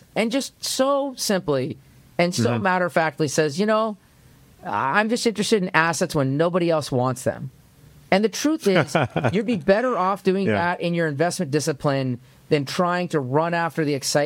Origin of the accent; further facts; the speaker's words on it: Seattle, Washington, United States; I grew up in Seattle, Washington, numerous times in my life. We went across the border when I was 8 years old.